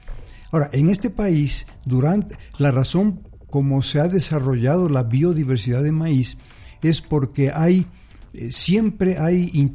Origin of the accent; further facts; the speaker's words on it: Mexico; Fundamentalmente el derecho que tenemos los mexicanos para una alimentación inocua, variada.